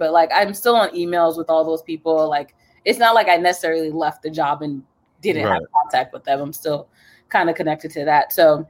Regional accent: New Jersey, United States; now in Boston, United States; So I'm originally from New Jersey. A lot of people get surprised because I think at this point people think I'm from Boston, but I'm not. Right. So born and raised in New Jersey, went to school there

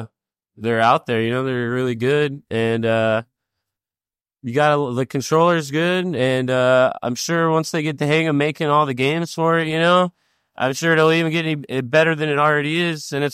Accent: Diamond Bar, California, United States; I'm from Diamond Bar, California.

